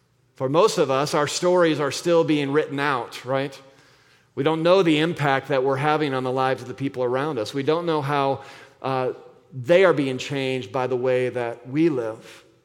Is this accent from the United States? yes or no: yes; Arizona, United States; I'm from Arizona, and there's a big rodeo there